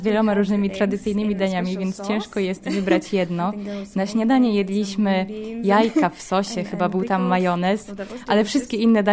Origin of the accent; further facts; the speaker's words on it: France; Polish is a second language; Ja pochodzę z Francji, u nas kościół jest bardzo niewielki, za to dynamiczny